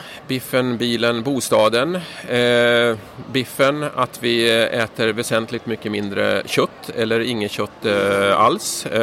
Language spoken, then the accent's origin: Swedish; Stockholm, Stockholm County, Sweden; jag är från Stockholm och jag kandiderar till riksdagen